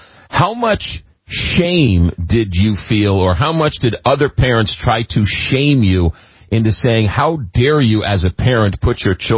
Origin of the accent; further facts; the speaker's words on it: Long Island, New York, United States; I grew up in Long Island in the 70s and 80s